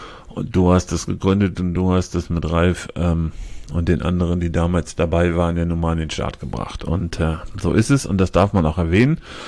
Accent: Bremen, Germany; also born or lived in Lower Saxony; in Eutin gewohnt, aber das war nur so ein kleines Gastspiel in Niedersachsen. Ansonsten waschechter Bremer, geboren in Bremen

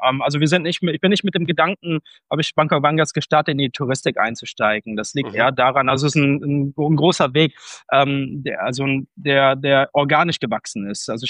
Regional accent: Ratheim, North Rhine-Westphalia, Germany; ich komme ja aus Ratheim in Deutschland. Das gehört so zur Greater Metropolitan Area of Hückelhofen.

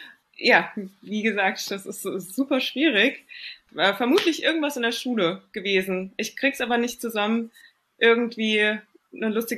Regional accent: Frankfurt, Hesse, Germany; now in Rödermark, Germany; ich bin 30 Jahre alt, komme gebürtig aus Frankfurt, lebe jetzt in Rödermark, das ist ein Vorort von Frankfurt.

